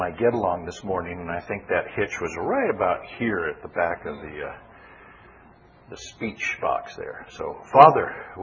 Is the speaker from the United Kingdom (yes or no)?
no; Phoenix, Arizona, United States; You know, Phil and I, we're out from Phoenix, where it's very hot today.